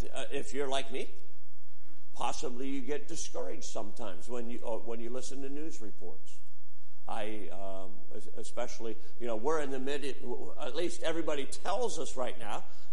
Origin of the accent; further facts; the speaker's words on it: Freeburg, United States; I can remember growing up in Freeburg, moving back to the area, purchasing the home I have right now